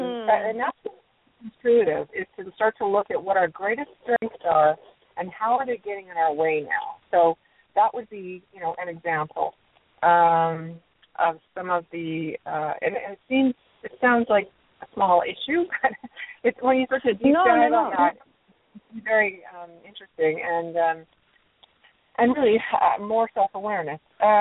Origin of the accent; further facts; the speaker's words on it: Calgary, Alberta, Canada; moved away as an adult; also born or lived in Dubai / Houston / Palm Beach, Florida; and now I'm back relocated, actually in my hometown, Calgary, Alberta, Canada. And, just getting reacclimated and repatriated back to Canada.